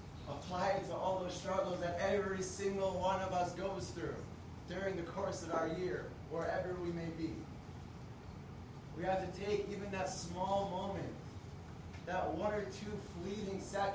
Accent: Woodmere, New York, United States; After every single one of them, I returned back to my hometown of Woodmere, New York.

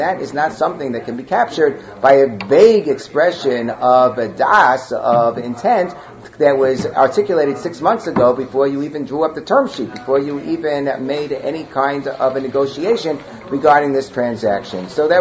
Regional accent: Monsey, New York, United States; Muncie, New York, I mean, come on, I grew up in Muncie.

